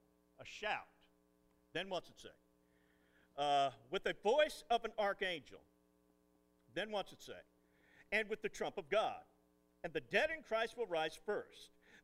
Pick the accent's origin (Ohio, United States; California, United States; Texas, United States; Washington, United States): Ohio, United States; I grew up in Ohio.